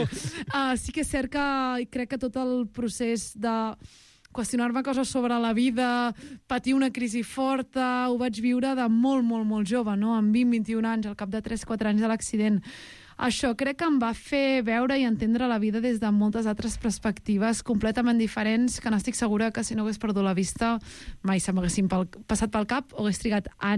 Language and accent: Catalan; Vilassar de Mar, Catalonia, Spain; Aquest any em vaig enfadar molt amb les eleccions de, del meu poble, de Vilassar de Mar